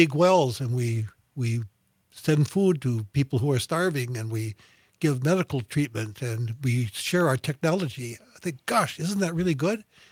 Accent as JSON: {"language": "English", "country": "United States", "tie": "born or raised there", "said": "as a young boy growing up in America, I remember studying the UN was just being formed in the 50s."}